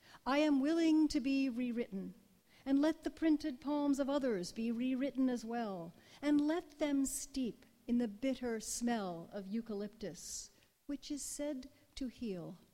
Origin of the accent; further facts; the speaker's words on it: France; I grew up partly in France